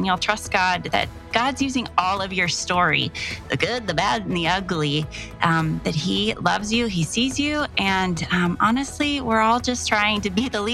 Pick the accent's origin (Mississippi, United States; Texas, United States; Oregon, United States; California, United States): Oregon, United States; So if you're around that area, I'm from Oregon, so it's a little bit of a jump.